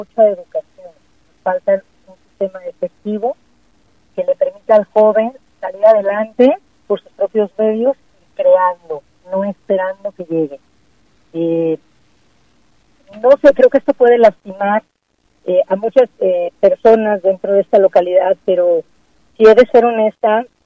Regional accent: Lagos de Moreno, Jalisco, Mexico; Crecí en Lagos. Quiero mucho a Lagos

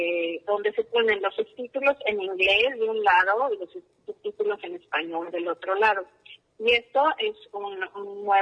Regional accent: Mexico City, Mexico; yo soy músico, soy de la Ciudad de México, y crecí, bueno, en un ambiente musical muy fuerte.

